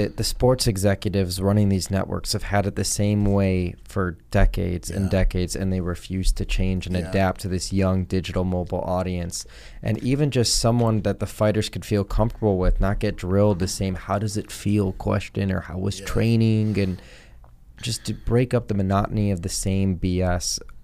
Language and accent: English; Illinois, United States; I grew up outside of Chicago.